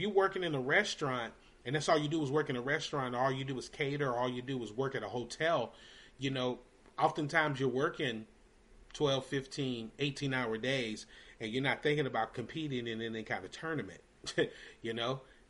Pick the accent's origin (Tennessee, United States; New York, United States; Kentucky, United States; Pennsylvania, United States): Kentucky, United States; Louisville; there's a good chef guy that I know in my hometown of Louisville, Kentucky